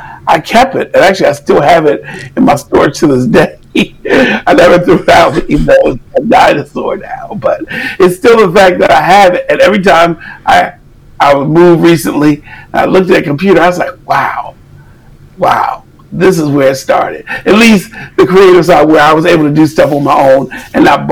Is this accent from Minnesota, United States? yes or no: no; Maryland, United States; I'm from the Maryland, D.C. area.